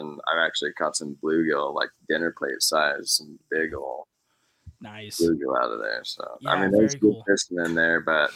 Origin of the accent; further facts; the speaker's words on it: Idaho, United States; And growing up in Idaho, everybody hunts and fishes. So it's kind of part of being in Idaho, and that's what you do here, you know?